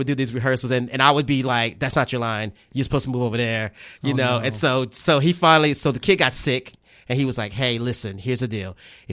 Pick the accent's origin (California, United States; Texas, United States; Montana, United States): Texas, United States; I grew up in Springdale Gardens